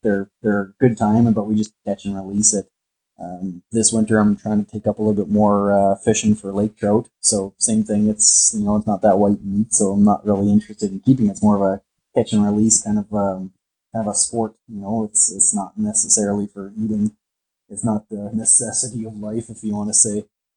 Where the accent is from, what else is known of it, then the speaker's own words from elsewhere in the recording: Winnipeg, Manitoba, Canada; I grew up in Winnipeg and like I've been here my whole life.